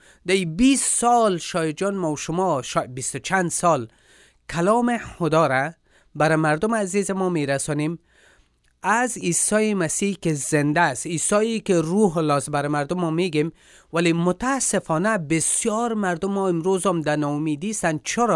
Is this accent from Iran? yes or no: no; Afghanistan